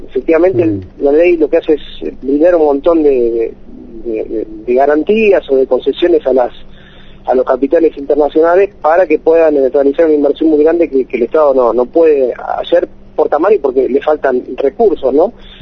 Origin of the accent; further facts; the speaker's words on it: Mar del Plata, Buenos Aires Province, Argentina; también contento de hablar por primera vez con un medio de mi ciudad natal